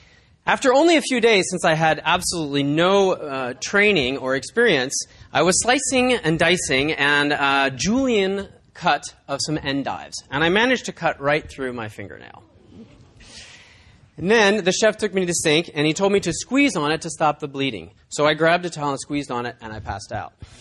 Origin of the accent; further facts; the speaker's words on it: Orinda, California, United States; I grew up in Orinda in the East Bay, and I went to a small liberal arts college on the East Coast for a couple of years, but I eventually ended up back in California.